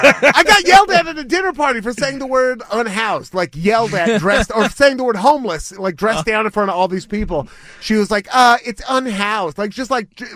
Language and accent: English; Beaverton, Oregon, United States; Westview is in Portland, but I grew up with a Beaverton address, so I come by it honestly.